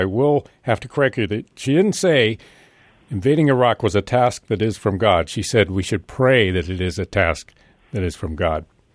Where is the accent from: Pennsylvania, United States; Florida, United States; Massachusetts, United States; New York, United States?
Pennsylvania, United States; Of course, I come from Pennsylvania, and I'm very proud of the religious heritage of that state.